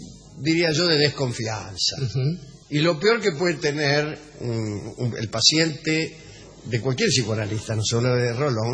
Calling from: Victoria, Buenos Aires Province, Argentina; De Victoria acá en San Fernando, ¿eh?

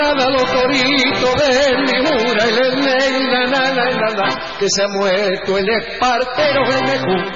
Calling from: Misiones, Argentina; de Misiones

